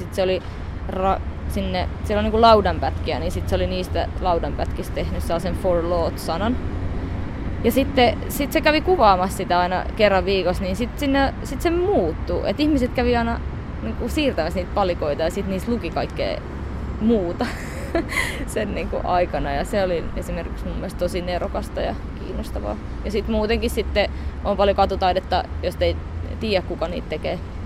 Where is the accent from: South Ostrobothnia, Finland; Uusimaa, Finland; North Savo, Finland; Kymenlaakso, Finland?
South Ostrobothnia, Finland; Kauhajoki; moved away as an adult; now in Tampere, Finland; Mä oon muuttanut Kauhajoelta Tampereelle heti lukion jälkeen, ekaksi töihin ja sitten kouluun.